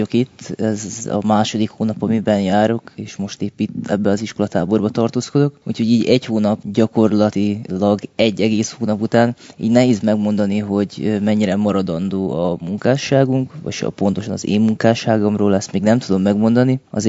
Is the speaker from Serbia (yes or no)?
yes; Vojvodina, Serbia; now in Toronto, Canada; Vajdaság, és Torontóban tevékenykedek.